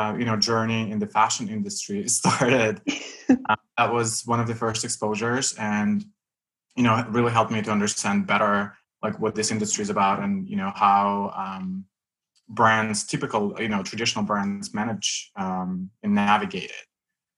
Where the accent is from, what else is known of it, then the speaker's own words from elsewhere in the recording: Russia; English is a second language; moved away as an adult; now in Seattle, United States; I grew up in Russia. I was born there and I lived there until I was 22. So I still have the accent. I moved to the States at 22